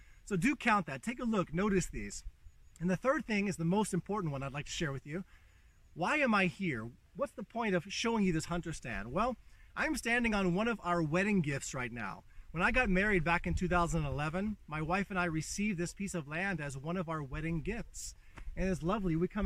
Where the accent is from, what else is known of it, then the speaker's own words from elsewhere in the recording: Texas, United States; now in Poland; things that are a little bit different than those that I grew up with back home in the US, growing up in Texas.